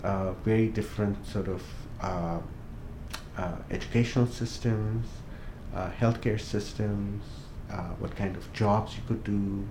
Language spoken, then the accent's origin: English; Kenya; So I was born and raised in Kenya in a family of South Asian ancestry. So my family's been in Kenya at least for about 200 years, at least on my mother's side.